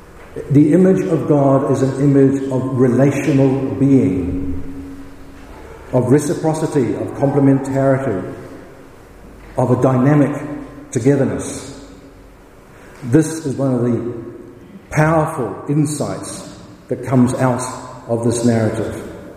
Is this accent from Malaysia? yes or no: no; New Zealand; As you know, I come from New Zealand.